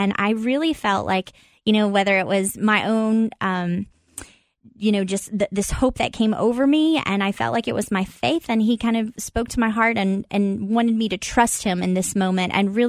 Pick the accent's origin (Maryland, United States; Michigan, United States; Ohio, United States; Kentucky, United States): Kentucky, United States; Corbin; Well, yeah, it's a small town, and it was life growing up was true to that, like a small town feel.